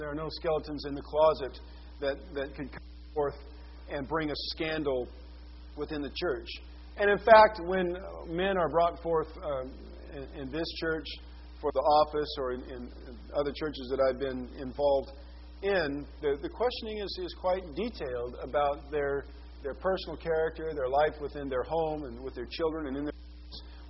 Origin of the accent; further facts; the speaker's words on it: the West, United States; You laugh. I'm from the West. There's something like 30,000 polygamists in southern Utah.